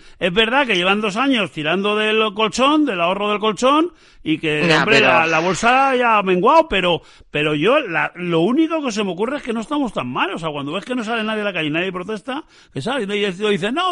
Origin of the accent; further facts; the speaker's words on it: Castile and León, Spain; En Castilla y León no había un pueblo que no hubiera 100 cursos, en mi pueblo